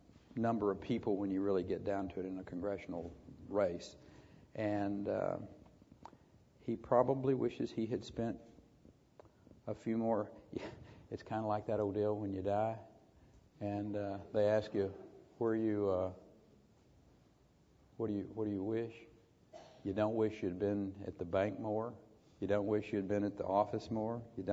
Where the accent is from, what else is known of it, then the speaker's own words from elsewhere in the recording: Texas, United States; whether it was being the Senate finance chairman back in my home state of Texas